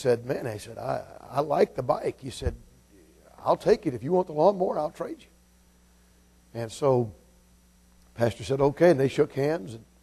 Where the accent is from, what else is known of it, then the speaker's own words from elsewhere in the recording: Georgia, United States; I grew up in Georgia. I grew up an hour and 20 minutes from Mecca, Talladega.